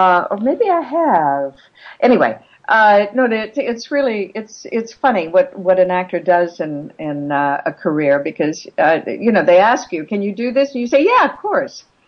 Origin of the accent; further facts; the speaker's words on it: Minneapolis, Minnesota, United States; Oh, she's a firecracker, and she comes from my hometown, Minneapolis.